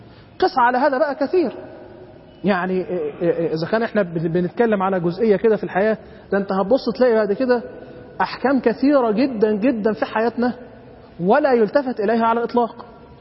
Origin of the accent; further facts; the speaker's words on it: Egypt; احنا كمصريين غيرنا تاريخ الجواز اصلا